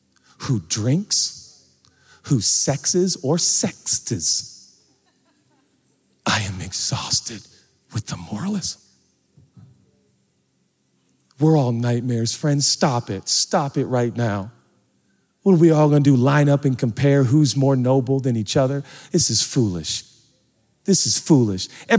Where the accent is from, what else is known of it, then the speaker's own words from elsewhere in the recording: Pacific Northwest, United States; I'm so from the Northwest.